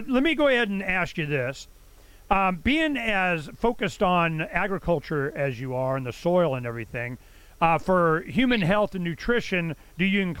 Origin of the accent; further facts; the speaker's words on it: Arizona, United States; So like in Arizona, we're from Arizona